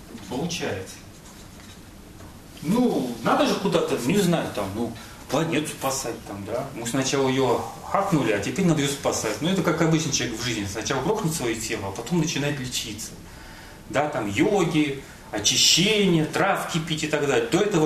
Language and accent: Russian; Saint Petersburg, Russia; вот я вот из Питера